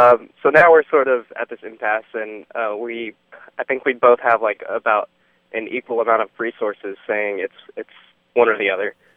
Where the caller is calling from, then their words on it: Dallas, Texas, United States; I'm calling from Dallas.